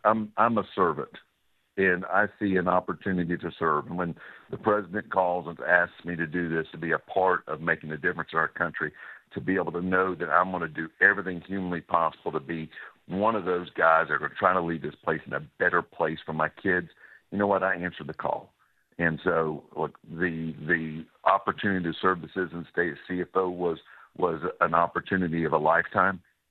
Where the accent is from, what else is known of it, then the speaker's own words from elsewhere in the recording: Florida, United States; I was born and raised in Northwest Florida.